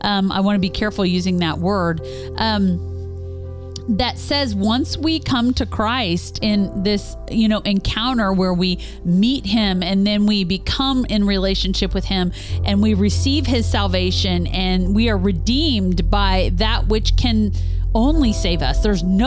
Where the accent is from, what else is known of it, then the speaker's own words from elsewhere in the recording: Kansas City, United States; So we're from the Kansas City area and we like Kansas City Joe's barbecue.